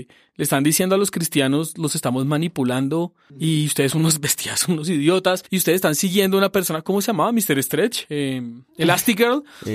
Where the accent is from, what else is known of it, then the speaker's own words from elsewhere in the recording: Colombia; lo que yo sentí como persona colombiana esta semana